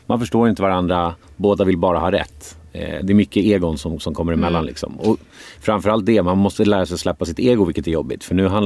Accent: Nacka, Stockholm County, Sweden; Uppvuxen i Stockholm, Nacka.

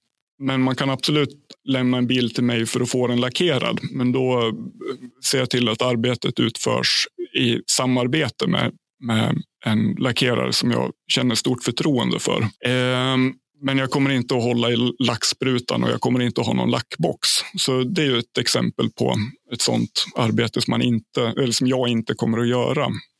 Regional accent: Ljusdal, Gävleborg County, Sweden; Min hemkommun, Ljusdals kommun. Det ligger 30 mil norr om Stockholm på ett ungefär.

